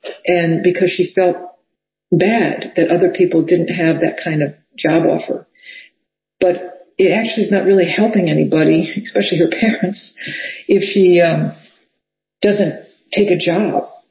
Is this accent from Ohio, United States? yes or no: no; New Orleans, Louisiana, United States; You know, I'm from New Orleans, so New Orleans had a lot of really bad COVID, you know, because a lot of people came there for Mardi Gras.